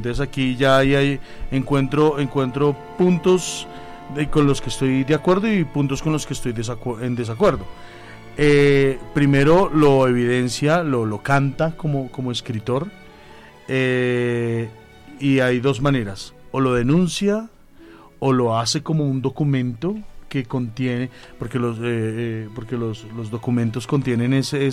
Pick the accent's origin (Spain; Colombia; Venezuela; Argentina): Colombia; Soacha, Cundinamarca; Vengo de Soacha, Cundinamarca, y siempre vengo corriendo desde Soacha.